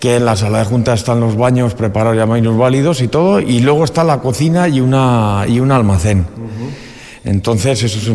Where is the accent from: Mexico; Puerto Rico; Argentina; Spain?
Spain; Andoyu, Basque Country; also born or lived in Vitoria; yo vengo a ser de Vitoria, me he criado en Andoyu, pero soy de Vitoria, uh-huh. Y prácticamente todos los que hemos venido somos de fuera.